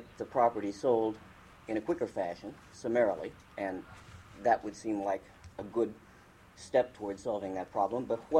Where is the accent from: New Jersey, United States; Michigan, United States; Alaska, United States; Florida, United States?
Alaska, United States; Anchorage; I'm a lawyer, and I'm from Anchorage, so I guess I've got 2 strikes against me right now.